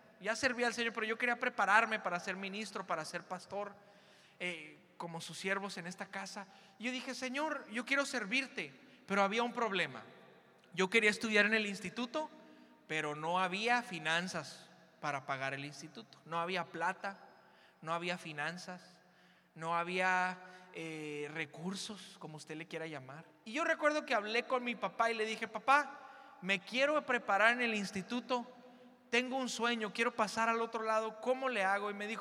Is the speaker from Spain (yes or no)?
no; Mexico; como soy buen mexicano, pues me quedé en la fila.